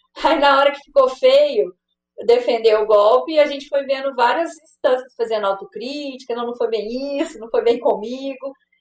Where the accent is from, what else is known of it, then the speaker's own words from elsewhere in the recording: Minas Gerais, Brazil; mas também sou mineiro, né?